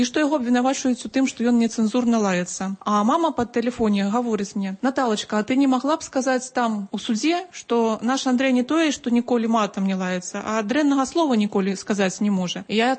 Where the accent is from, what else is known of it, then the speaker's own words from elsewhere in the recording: Belarus; Ukrainian is a second language; Ми білоруси. Тут нема про що говорити.